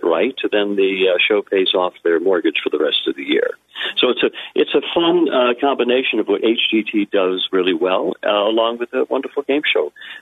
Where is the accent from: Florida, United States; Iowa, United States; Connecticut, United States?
Connecticut, United States; That I grew up with in Connecticut.